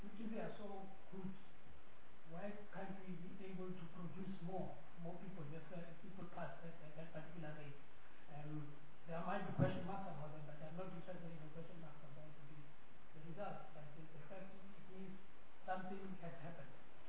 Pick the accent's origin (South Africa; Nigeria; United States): South Africa; Free State; I'm from the Free State, and the issue of deployment and nepotism